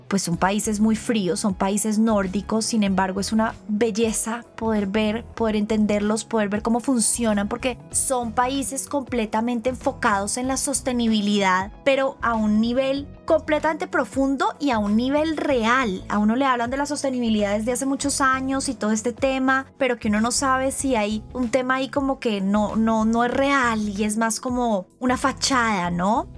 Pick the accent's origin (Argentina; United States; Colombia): Colombia; Siendo completamente colombiana, me fascina todo en Colombia, adoro mi vida acá.